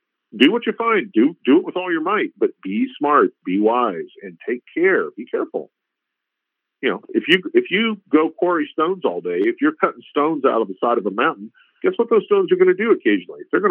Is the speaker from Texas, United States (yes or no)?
yes; Texas, United States; I grew up in South Texas. There's snakes everywhere.